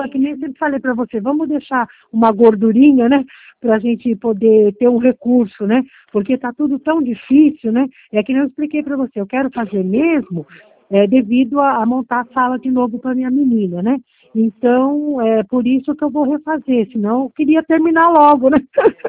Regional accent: Pirassununga, São Paulo, Brazil; eu nasci em São Paulo, mas como minha família toda era militar, então nós fomos morar em Pirassununga, que é o tinha aeronáutica, exército lá, né? E a minha família era toda da aeronáutica.

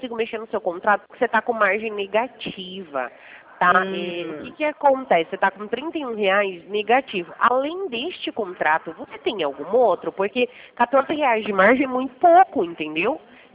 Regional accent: Americana, São Paulo, Brazil; Eu sou daqui da cidade de Americana, né? E por aqui também tá complicado.

